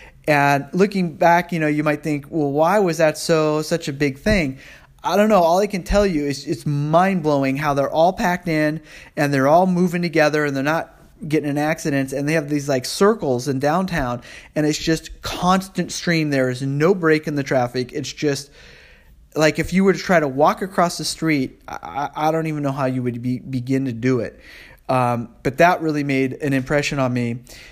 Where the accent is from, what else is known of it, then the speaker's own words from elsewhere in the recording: United States; I'm an American, and probably they think money.